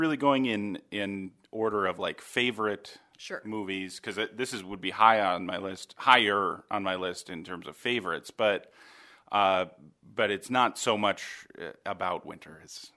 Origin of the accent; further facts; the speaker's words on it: Minnesota, United States; I left the hockey movies out. I'm from Minnesota.